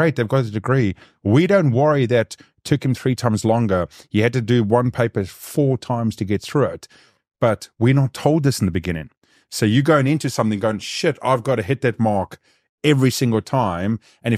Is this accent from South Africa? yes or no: yes; South Africa; And I'm obviously South African.